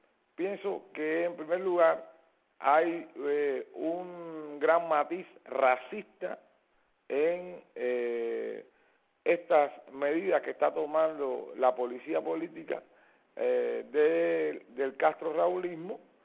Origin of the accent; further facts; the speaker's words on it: Cuba; como patriotas cubanos continuar denunciando lo que hemos denunciado hasta ahora